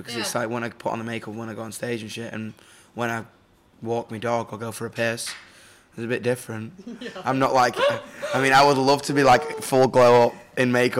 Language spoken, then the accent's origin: English; Manchester, North West England, United Kingdom; I'm like, I'm from Manchester. I've never seen the sea.